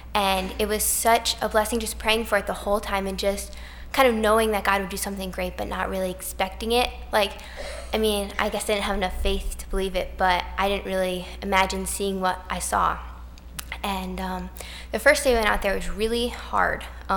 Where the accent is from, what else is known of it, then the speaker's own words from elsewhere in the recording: Rhode Island, United States; I'm from Rhode Island.